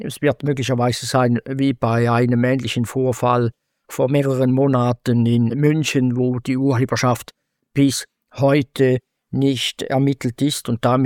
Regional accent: Switzerland; In politischen Kreisen, auch bei uns in der Schweiz im Moment, das ist auch ein gewisser Abwehrreflex jetzt entstanden

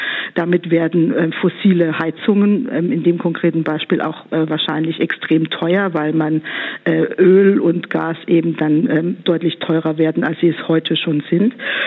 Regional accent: Baden-Württemberg, Germany; ich komme aus Baden-Württemberg

